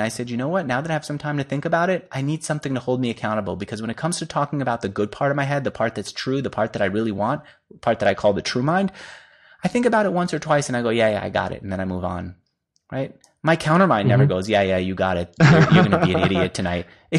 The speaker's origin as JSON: {"language": "English", "region": "New York", "country": "United States", "said": "because I'm still a New Yorker, pissing all the drivers off"}